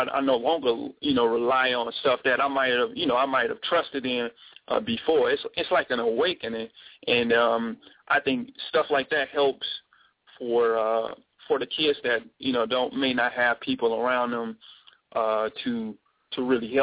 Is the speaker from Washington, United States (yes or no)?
no; Chicago, Illinois, United States; if all I see is growing up in a neighborhood like I did in Chicago, growing up in Inglewood, you know, I saw some of the most, you know, just some a lot of bad stuff.